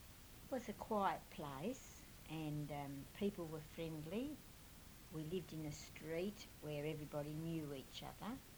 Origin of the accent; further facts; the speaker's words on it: Penrith, New South Wales, Australia; born there; I live at 61 Jones Street. I was born on the 25th of the 1st, 1929, and I was born in Penrith, in Belmore Street, near the station.